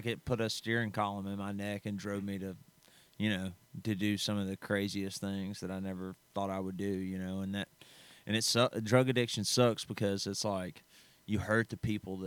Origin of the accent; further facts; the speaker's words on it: Birmingham, Alabama, United States; I grew up in Birmingham, Alabama.